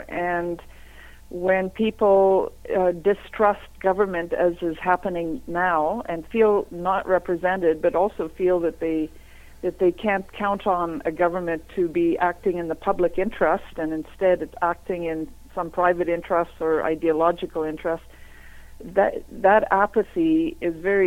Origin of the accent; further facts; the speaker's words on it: Canada; but I'm a Canadian first